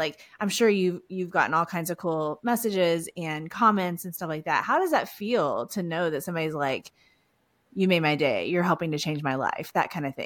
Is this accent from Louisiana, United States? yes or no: no; Houston, Texas, United States; accent: Southern Valley girl mix; I know I have a weird accent that like I'm a Texan. I'm from Houston, but like I have this weird like Southern Valley girl mix.